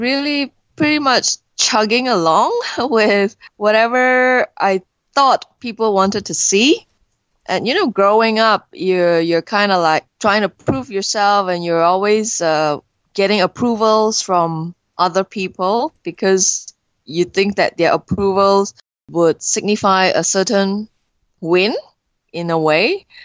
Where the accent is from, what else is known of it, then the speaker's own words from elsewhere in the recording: Malaysia; now in Myanmar; So I'm actually a Malaysian, but I live in Myanmar and have been living here for the last 4.5 years.